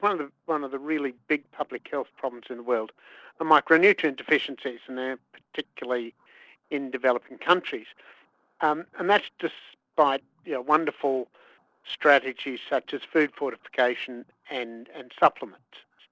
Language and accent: English; Queensland, Australia; We had bananas growing up in North Queensland with over 70.